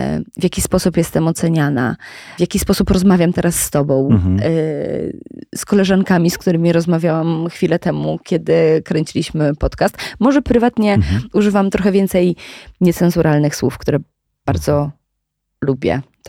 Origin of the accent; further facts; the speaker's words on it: Połczyn-Zdrój, West Pomeranian Voivodeship, Poland; now in Warsaw, Poland; ja jestem z Połczyna Zdroju, maleńkiej miejscowości w województwie zachodniopomorskim.